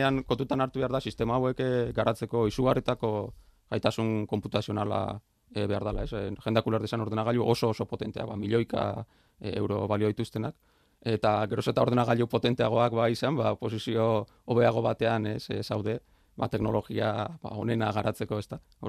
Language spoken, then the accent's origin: Basque; Basque Country, Spain; Ba, ni Euskal Herritarra